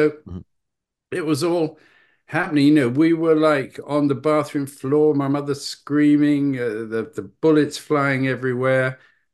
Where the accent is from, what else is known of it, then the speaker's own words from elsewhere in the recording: Havana, Cuba; also born or lived in London, United Kingdom; I was born in London, but age 6, I was taken to Havana, Cuba, by my parents, my British father and Colombian mother from Barranquilla, Colombia, put into a Cuban school. Within 3 months, I could speak Spanish. I'm bilingual.